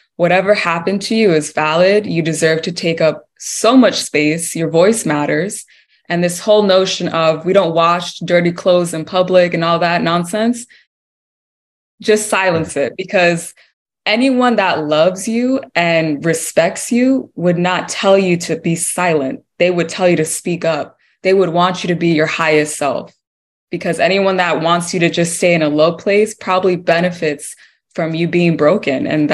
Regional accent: United States; So I grew up born and raised in the States.

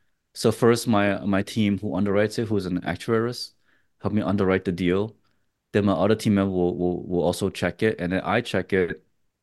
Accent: Texas, United States; it's be focusing on my home state, the Lone Star State.

